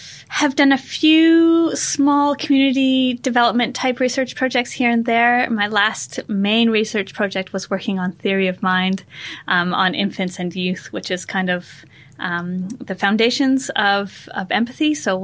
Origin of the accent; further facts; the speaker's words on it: Canada; moved away as an adult; now in New Zealand; So I came over to New Zealand many years ago to do my final year of undergrad and to go rock climbing. I'm originally from Canada.